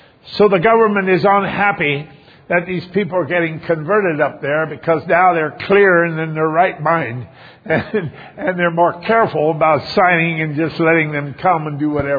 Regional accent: United States; When I spoke and they found out I was from America, they were so thrilled to meet somebody from America who would be a conservative Christian

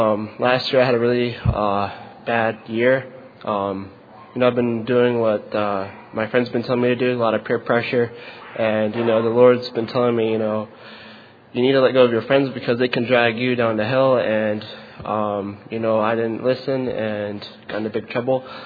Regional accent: Sanford, Florida, United States; I'm from Sanford, Florida.

